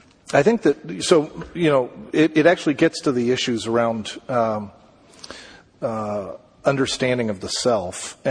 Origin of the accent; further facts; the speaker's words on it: Denver, Colorado, United States; moved away as an adult; I grew up in Denver in the shadow of Coors Brewery. So out there, everybody who went to church drank, but smoking was the sin. And then I moved to North Carolina to go to Duke